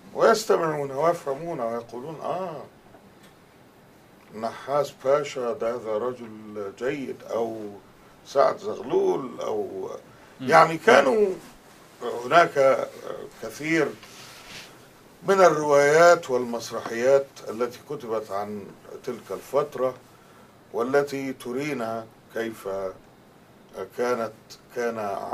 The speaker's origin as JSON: {"language": "Arabic", "town": "Tanta", "region": "Gharbia", "country": "Egypt", "tie": "born or raised there", "said": "وأنا نشأت في مدينة طنطا،"}